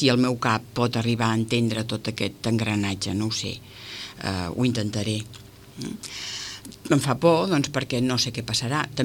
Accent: Afghanistan; sóc una persona d'Afganistan

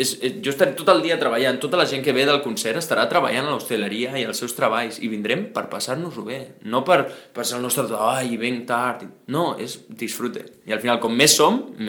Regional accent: Sitges, Catalonia, Spain; jo soc de Sitges de tota la vida i parlo amb franquesa

